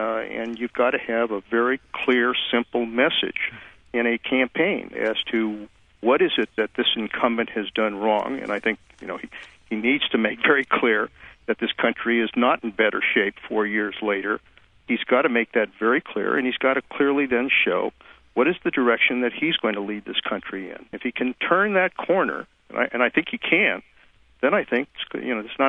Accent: California, United States; speaking as a Californian.

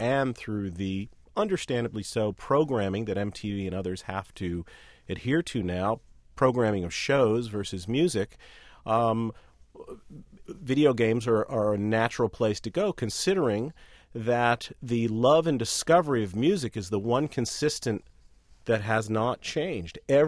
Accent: New York, United States; I was brought up outside of New York, so I would listen to the rock radio stations there

